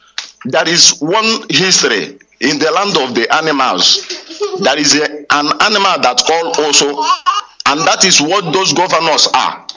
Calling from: Mozambique; Yeah, I am calling you from Mozambique.

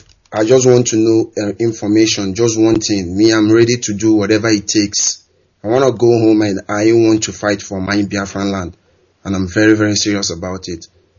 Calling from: Ukraine; I'm calling from Ukraine. I'm a student in Ukraine here.

